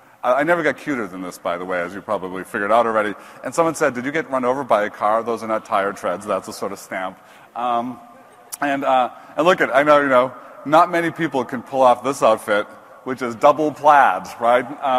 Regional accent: New Brunswick, Canada; born there; So this is the house where I was born in New Brunswick, Canada.

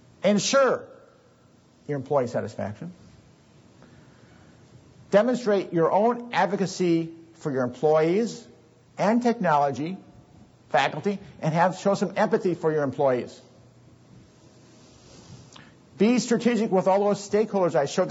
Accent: Wisconsin, United States; And I'm from Wisconsin, so I know silos.

